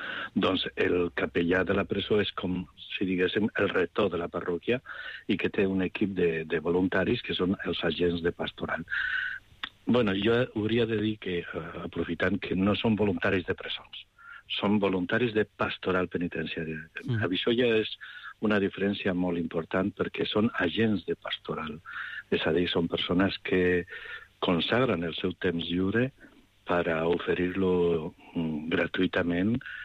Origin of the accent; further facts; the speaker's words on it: Aragon, Spain; al costat del meu poble, a Teruel, està un convent de mercedaris